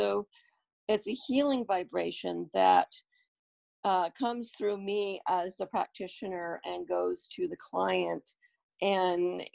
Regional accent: Dover-Foxcroft, Maine, United States; I grew up in Dover Foxcroft, which is how I know Emily. I went to school with her parents, and went to college in Massachusetts.

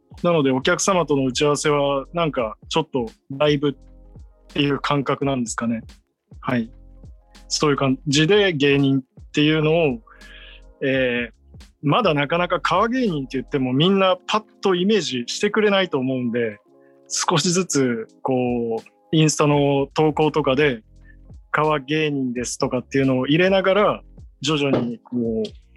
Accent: Osaka, Japan; 僕出身が関西で、今地元が大阪なんですよ。

